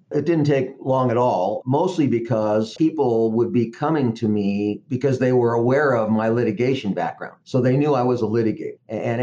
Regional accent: Denver, Colorado, United States; born there; Well, because I was born in Denver, I had a lot of connections.

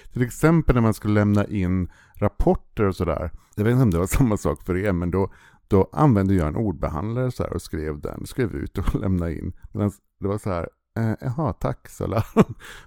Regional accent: Sweden; Jag är från Sverige.

